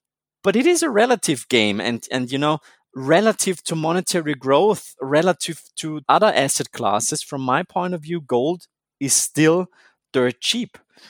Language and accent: English; Austria; English is a second language; So I once said, you know, I'm from Austria and for some reason I really enjoy watching Austrian football or soccer, as Americans would say.